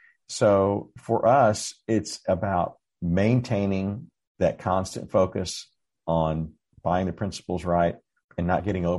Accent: Dallas, Texas, United States; now in San Antonio, United States; And for us in Texas, it's the growth. I grew up in Dallas and I moved to San Antonio in 2008 after I sold my third software company.

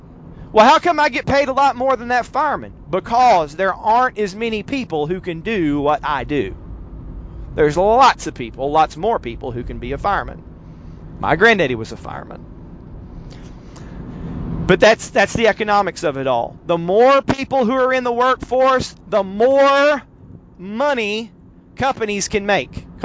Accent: Chattanooga, Tennessee, United States; I grew up in Chattanooga, Central Baptist Church in Hickson.

